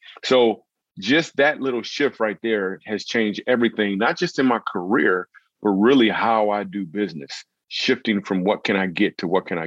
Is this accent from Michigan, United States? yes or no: yes; Grand Rapids, Michigan, United States; So I grew up in Grand Rapids, Michigan